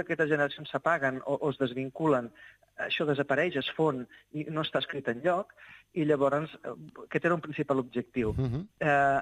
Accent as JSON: {"language": "Catalan", "town": "Tarragona", "region": "Catalonia", "country": "Spain", "lives_now": "Montblanc, Spain", "said": "perquè jo soc de Tarragona, però actualment visc a Montblanc"}